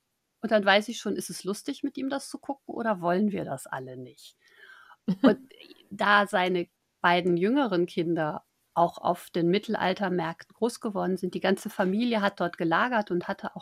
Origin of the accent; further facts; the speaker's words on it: Rhineland, Germany; Die muss man haben als Rheinländer.